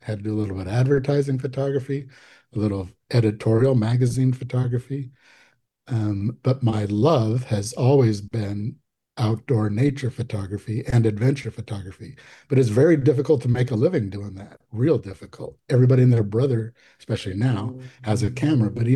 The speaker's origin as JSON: {"language": "English", "region": "California", "country": "United States", "tie": "born or raised there", "lives_now": "Alaska, United States", "said": "growing up in California, we went and saw snow every couple of years or something when I was a little kid."}